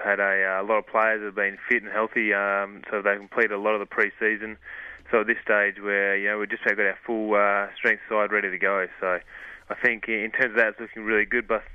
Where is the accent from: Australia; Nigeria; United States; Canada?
Australia; Perth, Western Australia; I'm originally from Perth